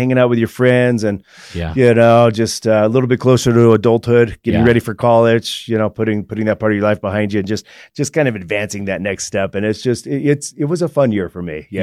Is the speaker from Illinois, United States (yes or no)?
no; Greeley, Colorado, United States; I was raised in Greeley, so we used to cruise 10th Street, and then when we got bored with that, we'd go to Fort Collins